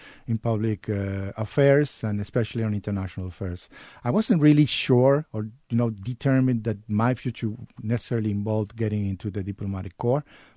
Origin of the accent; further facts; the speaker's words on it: Mexico City, Mexico; I grew up in Mexico City. I would probably, you know, describe my family as sort of average middle class family in Mexico City.